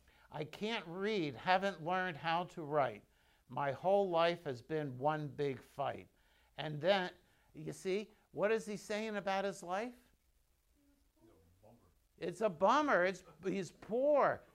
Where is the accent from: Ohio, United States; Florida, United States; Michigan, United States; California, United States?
Florida, United States; Lake Wales; I come from Lake Wales. I live in Lake Wales.